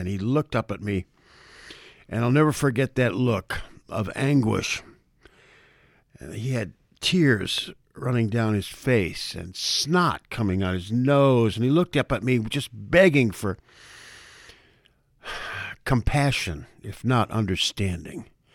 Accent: United States; And they saw I was from America, and there was this instinctive look of hatred and anger in their eyes.

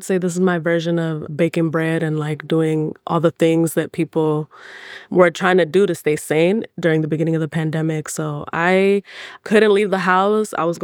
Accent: United States; my experiences being, you know, Sudanese and growing up in the States

